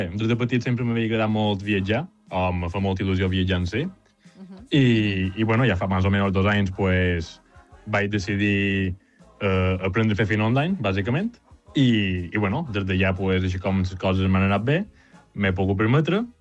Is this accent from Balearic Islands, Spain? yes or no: yes; Porreres, Balearic Islands, Spain; De Porreres.